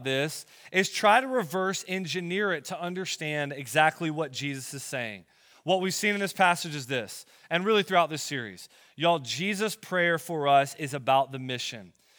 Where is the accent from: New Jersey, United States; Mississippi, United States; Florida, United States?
Florida, United States; I'm from Florida. I'm from North Florida. And where I come from in Florida, Northeast Florida, it is Southeastern Conference football country.